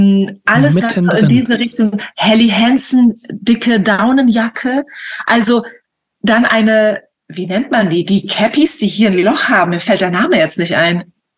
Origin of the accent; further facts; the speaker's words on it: Travemünde, Schleswig-Holstein, Germany; also born or lived in Lübeck; ich bin in Lübeck geboren und ich bin dann in Travemünde aufgewachsen